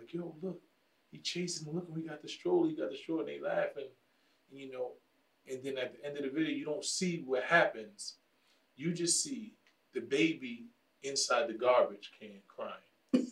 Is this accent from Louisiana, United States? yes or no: no; Bronx, New York, United States; You don't have to be from the Bronx, but this is just actually where I'm from. You know, it was my community